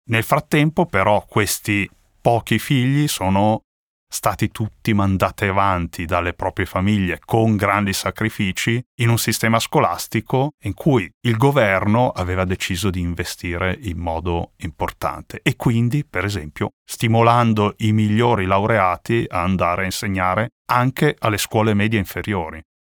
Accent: Milan, Lombardy, Italy; da una famiglia di migranti, perché di questo si tratta, con un titolo di studio basso, ho avuto l'opportunità, crescendo a Milano, di arrivare a Bocconi

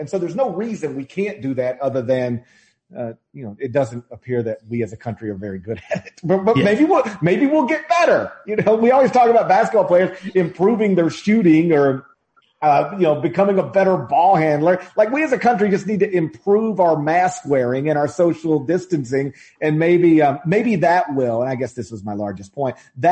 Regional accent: Tennessee, United States; It's why hospitals in my home state are starting to overwhelm.

